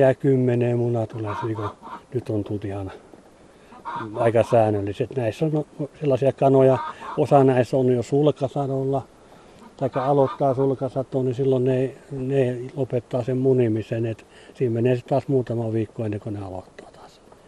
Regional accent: Karelia, Finland; kun mä en ole savolainen, kun mä olen karjalainen

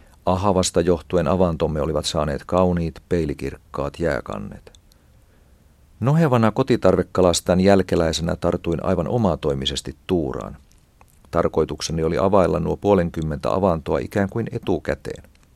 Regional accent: Tornio, Lapland, Finland; Minä olen kotoisin Torniosta, Perämeren rannalta, ja isäni oli kotitarvekalastaja.

